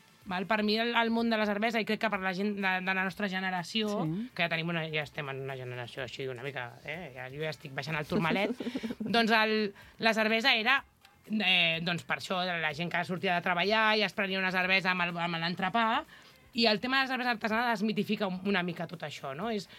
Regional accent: Barcelona, Catalonia, Spain; a més en el poble, jo soc de Barcelona, em va costar moltíssim acostumar-me a viure en un poble

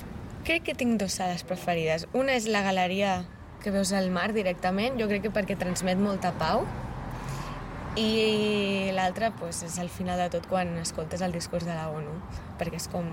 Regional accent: El Vendrell, Catalonia, Spain; Jo sóc del Vendrell, llavors la figura de Pau Casals ja la coneixia, perquè a part, des de ben petit l'aprens i creixes amb aquesta figura.

